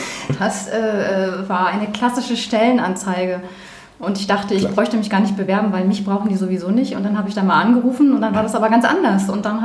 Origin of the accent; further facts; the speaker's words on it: Bremen, Germany; Ich bin ein Fischkopf sozusagen, aus Bremen.